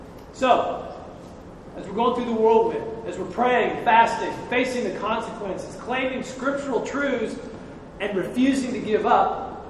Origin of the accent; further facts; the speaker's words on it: Kansas, United States; I grew up in Kansas. So two or three times a year, we would practice tornado drills in school.